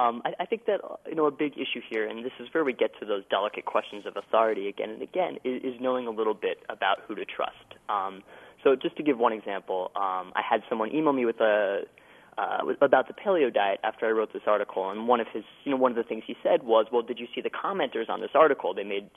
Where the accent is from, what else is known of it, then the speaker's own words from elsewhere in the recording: Bible Belt, United States; I grew up in the Bible Belt, and we would, at school we talked about evolution a lot.